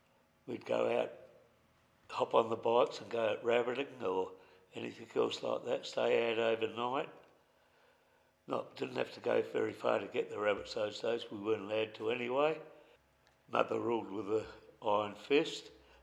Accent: Port Pirie, South Australia, Australia; I was born in Port Pirie, lived here all my life, except for the 2 years I spent in the army

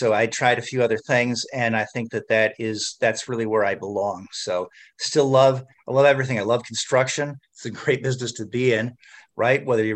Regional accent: Michigan, United States; I'm from Southeast Michigan.

